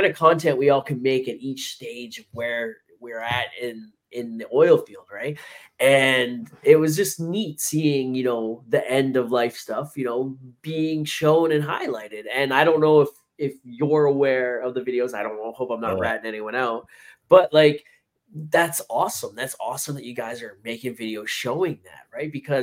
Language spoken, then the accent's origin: English; Ontario, Canada; I'm from Ontario originally, yeah.